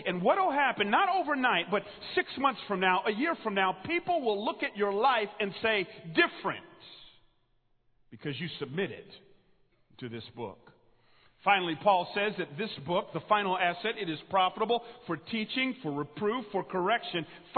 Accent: Atlanta, Georgia, United States; I grew up in Atlanta, as Dr. Aiken said, which means we are people full of character.

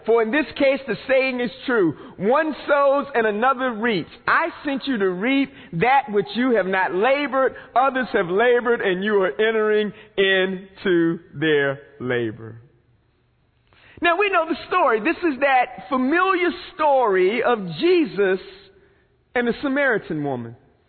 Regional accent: North Carolina, United States; And I just so happen, you can tell by my accent, I am from the country inner city, rural eastern North Carolina.

